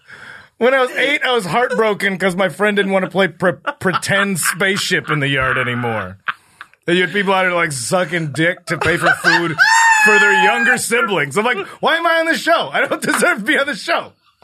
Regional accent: Addison, Illinois, United States; I'm from a town called Addison, Illinois.

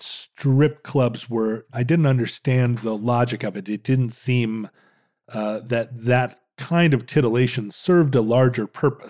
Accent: Alaska, United States; I grew up in Alaska during a pretty wild time in Alaska's history.

